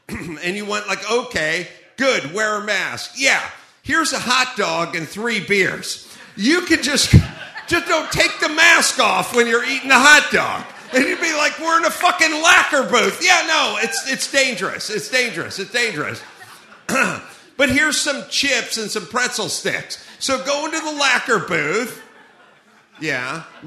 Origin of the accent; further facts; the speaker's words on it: Los Angeles, California, United States; I'm from Los Angeles, and Los Angeles is like our governor and our mayor in Los Angeles, California.